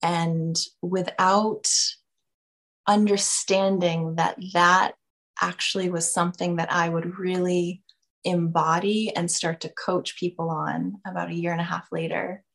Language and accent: English; Freeport, Maine, United States; I crossed paths with a very good friend from my hometown of Freeport, Maine.